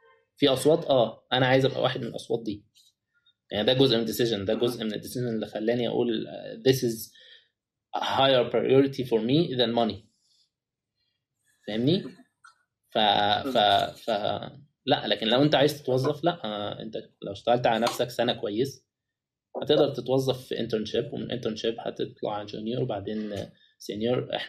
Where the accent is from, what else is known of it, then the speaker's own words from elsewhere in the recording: Egypt; بص احنا عندنا في مصر مواهب كتير جدا في الاوبريشنز